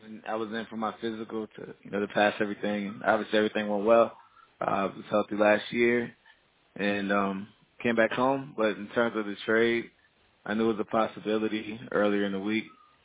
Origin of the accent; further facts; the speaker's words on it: Virginia, United States; Oh, actually, I'm from Virginia, but I have some roots here. I'm in the Carolinas.